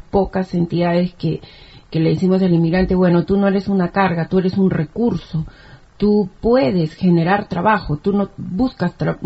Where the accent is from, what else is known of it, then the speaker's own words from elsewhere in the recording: Peru; un grupo de inmigrantes, yo soy inmigrante también, soy de Perú